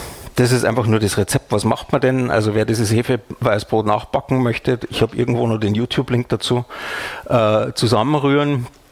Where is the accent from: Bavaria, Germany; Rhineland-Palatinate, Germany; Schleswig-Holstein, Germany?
Bavaria, Germany; moved away as an adult; Ich bin ja eben gebürtiger Bayer. Wir werden großgezogen mit Laugenbrezeln, mit Salz. Das kriegt man bei uns schon lutschend als Baby im Wagen. Und bin dann vor 10 Jahren, glaube ich, umgezogen nach Hessen.